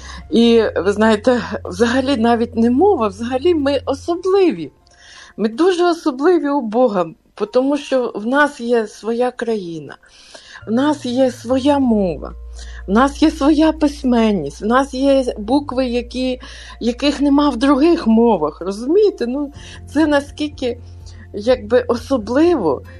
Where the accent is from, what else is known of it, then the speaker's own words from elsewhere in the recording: Western Ukraine, Ukraine; born there; Я народилася на Західній Україні, потім в Західній Україні, як це правильно зараз говорити, але я, розумієте, з того покоління Радянського Союзу, коли було модно говорити по-русски, знаєте.